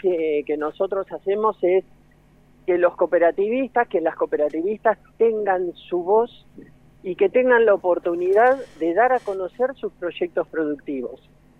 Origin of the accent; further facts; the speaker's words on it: Bahía Blanca, Buenos Aires Province, Argentina; yo soy de Bahía Blanca